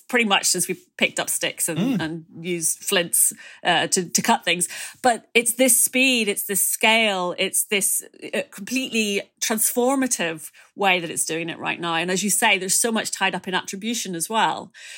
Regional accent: Ireland; I assure you as an Irish person that feck is not a dirty word.

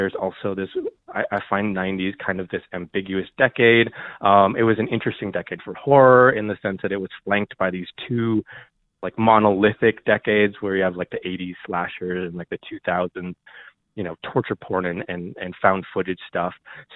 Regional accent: North Dakota, United States; I grew up in North Dakota where it's like flat and it's like wheat fields or like just dirt

